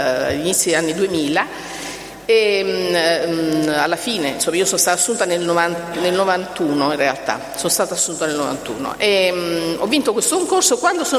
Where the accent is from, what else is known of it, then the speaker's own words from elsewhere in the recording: Boscoreale, Campania, Italy; born there; Io appunto sono nata qui, a Bosco Reale, precisamente a Passanti, che è una contrada proprio qui vicino.